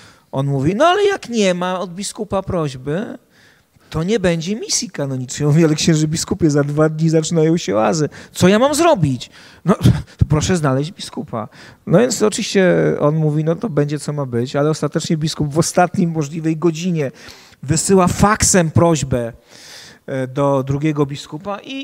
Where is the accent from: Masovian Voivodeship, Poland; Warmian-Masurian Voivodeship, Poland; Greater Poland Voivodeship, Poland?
Masovian Voivodeship, Poland; Warsaw; Ja pochodzę z Warszawy, więc można powiedzieć, że dla mnie to żaden wysiłek był, no pójście do parafii, która była 7 minut spacerem od mojego bloku.